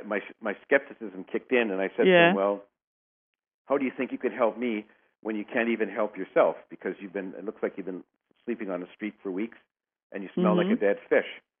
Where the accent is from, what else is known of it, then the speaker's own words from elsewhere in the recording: Canada; Well, I was raised in Canada in a very strict Roman Catholic family. That's my background. I was an altar boy, and I went to church quite often and followed all the rules.